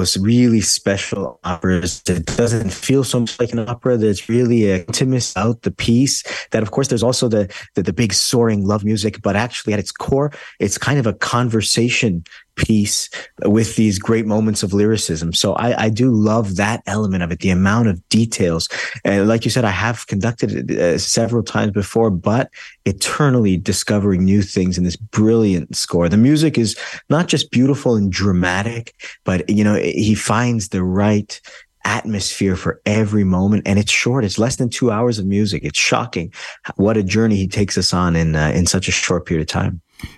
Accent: Toronto, Ontario, Canada; also born or lived in Montreal; So I grew up in Toronto until I was 18. I was in Toronto. I went to St. Mike's Choir School there.

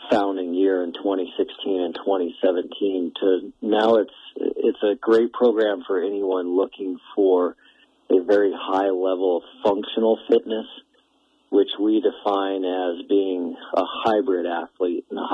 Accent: Billings, Montana, United States; now in Bozeman, United States; I grew up in Billings and then wound up at MSU here in Bozeman for college and kind of stuck around ever since.

